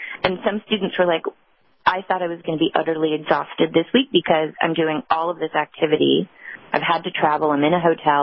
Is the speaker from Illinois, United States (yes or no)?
no; Arizona, United States; I'm from Arizona. There's no surfing except maybe, you know, on sand in Arizona.